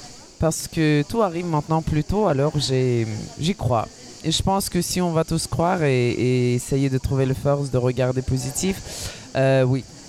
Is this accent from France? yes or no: no; Kyiv, Ukraine; French is a second language; Je suis ukrainienne de Kiev qui est née en 83.